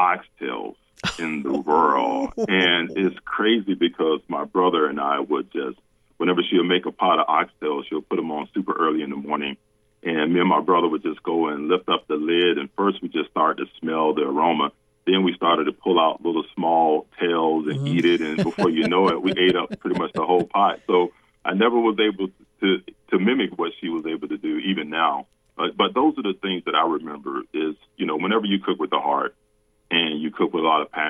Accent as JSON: {"language": "English", "region": "Florida", "country": "United States", "tie": "born or raised there", "said": "You know, we grew up in Central Florida. We didn't have much, but she made the most out of what she was able to have."}